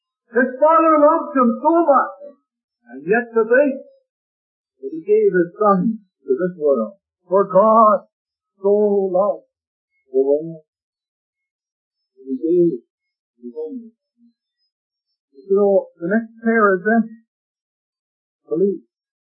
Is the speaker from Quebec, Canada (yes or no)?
no; Ontario, Canada; reminded her of myself, because I came from Ontario.